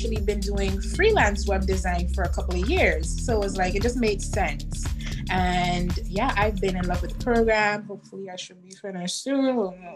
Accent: U.S. Virgin Islands; now in Florida, United States; I am originally born and raised in the Virgin Islands here in the state of Florida.

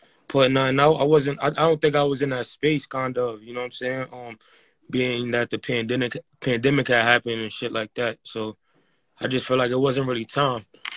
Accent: New York City, New York, United States; For those who don't know, I'm from Harlem, the East Side, Wagner.

